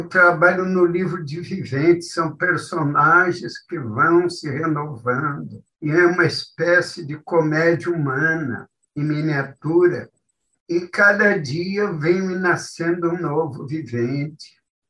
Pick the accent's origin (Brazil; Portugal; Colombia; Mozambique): Brazil; Rio Grande do Sul; E, sobretudo, de rever a minha terra, que é o Pampa. Eu vivi muito tempo no interior do Rio Grande.